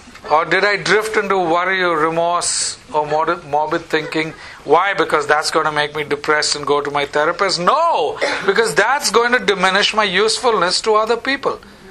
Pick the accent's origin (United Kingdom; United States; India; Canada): India; just because I'm from India